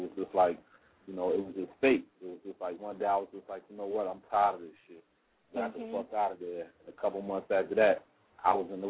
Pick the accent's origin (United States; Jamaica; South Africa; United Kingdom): United States; Montclair, New Jersey; also born or lived in Los Angeles, United States / Orange, United States; Yeah, I was born in L.A. I was raised in Jersey, Montclair, and Orange, New Jersey. And, you know, just grew up, you know, normal hood story, man.